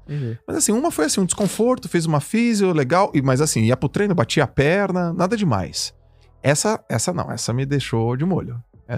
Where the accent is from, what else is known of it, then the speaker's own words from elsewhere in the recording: Santos, São Paulo, Brazil; now in Alphaville, Brazil; Mudei de Santos. Sou de Santos. Nunca vou sair de Santos.